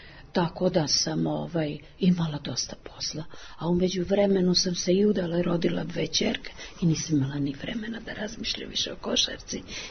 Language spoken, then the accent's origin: Serbian; Germany; Serbian is a second language; Vita kao Srbin veći je Prus nego mi Nemci što smo.